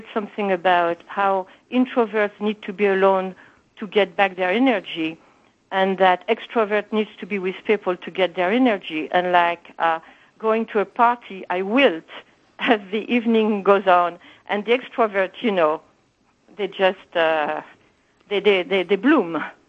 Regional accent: Paris, Île-de-France, France; I'm from Paris. And when you look at the map, Paris is fairly north.

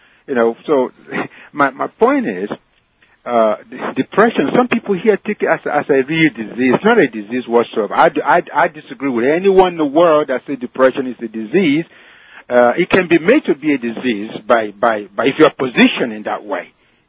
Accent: Lagos, Nigeria; moved away; when I was growing up in Nigeria and Lagos as a young boy before I came to this country

